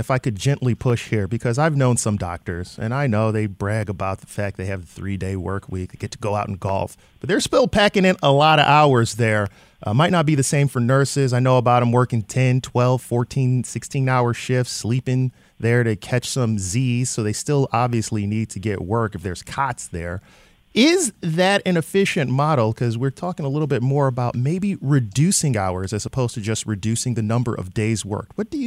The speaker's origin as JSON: {"language": "English", "town": "Detroit", "region": "Michigan", "country": "United States", "tie": "born or raised there", "said": "I think it was the plan my mom had for a … growing up in Detroit."}